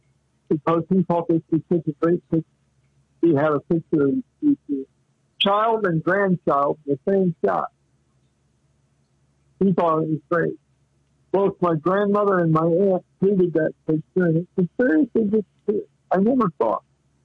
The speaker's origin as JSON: {"language": "English", "town": "Muncie", "region": "Indiana", "country": "United States", "tie": "born or raised there", "said": "my hometown of Muncie, Indiana, had two newspapers."}